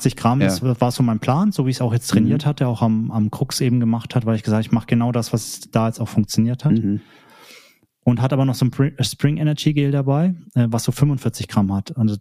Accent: Erlangen, Bavaria, Germany; Beziehungsweise in meiner Heimat in Erlangen in der Bergkirchweih

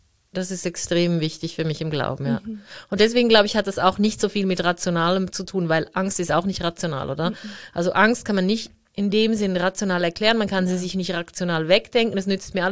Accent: Zurich, Switzerland; so als Katholikin, ich bin ja in der Stadt Zürich aufgewachsen und Zürich ist ja halt protestantisch.

